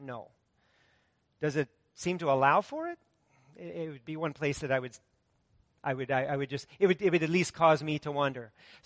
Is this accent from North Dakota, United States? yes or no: no; Cannon Falls, Minnesota, United States; Part of my life, I grew up in Cannon Falls